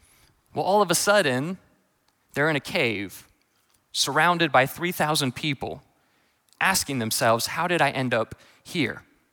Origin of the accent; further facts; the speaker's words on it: Indiana, United States; You see, I grew up in Indiana, and about two towns from me was Amish country, or so we believed.